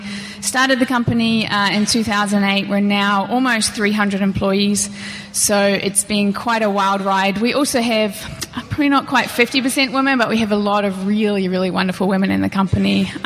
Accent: India; That's the sort of city I grew up in India.

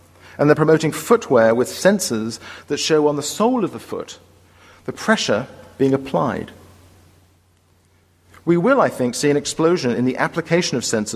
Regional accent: England, United Kingdom; Maybe it's being English, I don't know.

